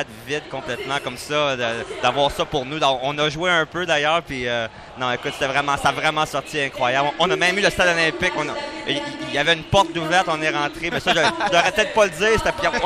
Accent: Montreal, Quebec, Canada; c'est sûr qu'en grandissant à Montréal, plus hockey

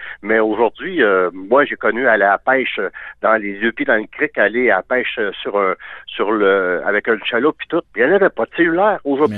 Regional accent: Mont-Laurier, Quebec, Canada; je suis originaire de Mont-Laurier. J'ai connu le côté nature.

